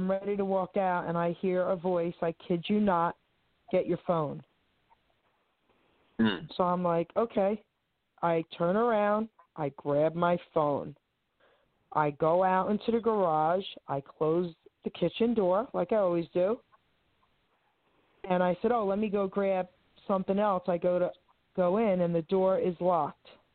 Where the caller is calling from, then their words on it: New Jersey, United States; I'm calling from New Jersey.